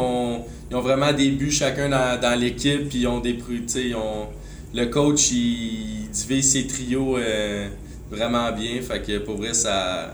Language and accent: French; Shefford, Quebec, Canada; j'ai 20 ans. Je viens de Shefford. Ben, j'ai toujours vécu dans la région ici. Mon père habite à Coansville. Ma mère, elle habite à Shefford. Fait que je suis un petit gars d'ici.